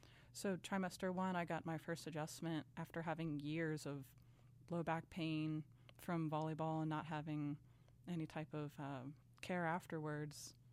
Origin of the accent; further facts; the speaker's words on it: Kentucky, United States; I'm 25 and I'm from Northern Kentucky, which is about 20-ish minutes outside of Cincinnati, Ohio.